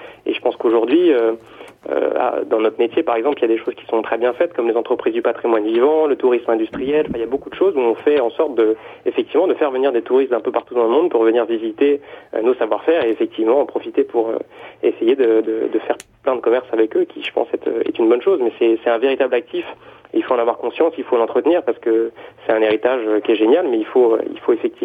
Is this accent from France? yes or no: yes; France